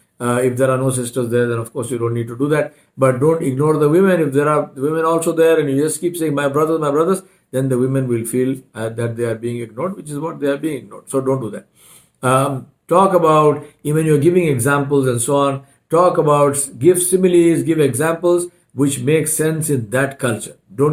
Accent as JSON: {"language": "English", "country": "India", "second_language": "English", "moved": "yes", "lives_now": "United States", "said": "I'm Indian. I am very comfortable living in America. I speak English fluently. I have lived here for many years. But I am Indian. My soul is Indian."}